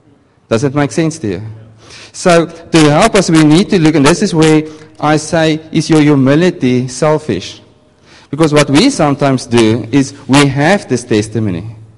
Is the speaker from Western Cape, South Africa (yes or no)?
no; Northern Cape, South Africa; English is a second language; So I'm from the Northern Cape. The English doesn't go that well.